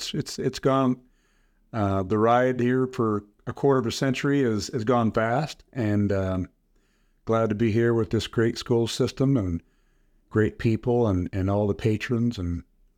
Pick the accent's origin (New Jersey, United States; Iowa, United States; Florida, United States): Iowa, United States; I was born in Iowa, small rural area, and graduated from Pekin High School, sat in the middle of cornfields